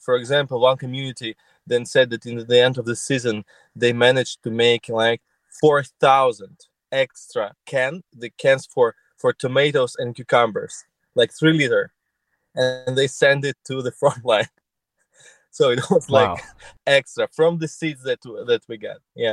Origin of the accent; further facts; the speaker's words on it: Kyiv, Ukraine; English is a second language; I'm from Kyiv